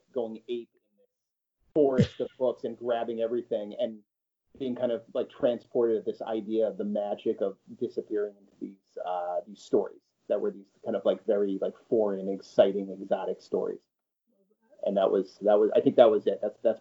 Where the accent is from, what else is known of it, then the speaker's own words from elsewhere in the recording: Sag Harbor, New York, United States; which is a couple towns over from where I grew up in Sag Harbor, New York.